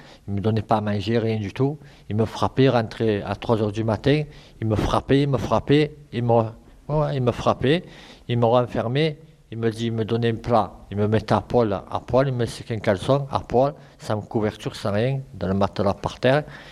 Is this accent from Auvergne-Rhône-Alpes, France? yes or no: no; Marseille, Provence-Alpes-Côte d'Azur, France; born there; moi je suis né ici … Je suis venu ici à l'âge de. Je suis né ici à Marseille.